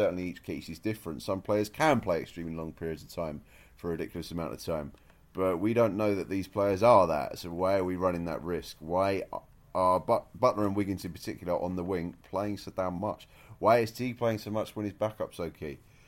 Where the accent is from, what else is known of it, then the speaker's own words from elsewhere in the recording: United Kingdom; who, as a British man, you can tell from the accent, I'm a little bit biased towards, regrettably